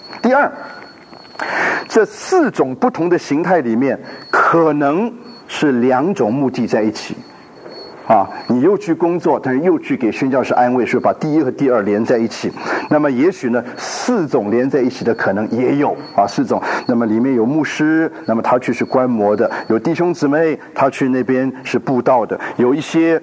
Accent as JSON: {"language": "Chinese", "country": "Taiwan", "said": "我们从台湾来早年来都是蹲的那种哈"}